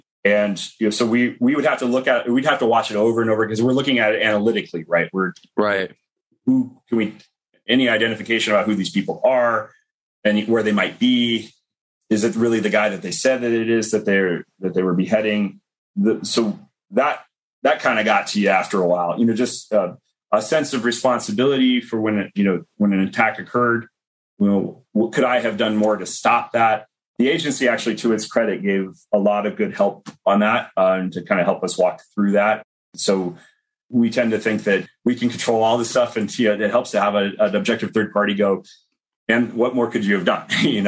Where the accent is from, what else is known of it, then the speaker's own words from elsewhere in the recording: West Coast, United States; You know, I grew up on the West Coast, lived on the East Coast.